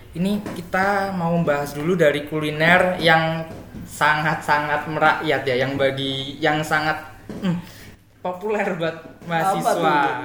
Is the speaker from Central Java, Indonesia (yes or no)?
yes; Purworejo, Central Java, Indonesia; tapi aku dari Purworejo ya